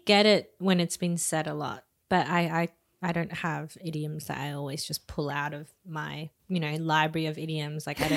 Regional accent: Sydney, New South Wales, Australia; being Australian and growing up in Sydney, there's still so many things I don't know

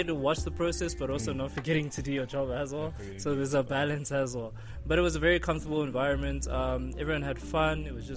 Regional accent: Pretoria, Gauteng, South Africa; Born and bred in Pretoria. I've been here my whole life.

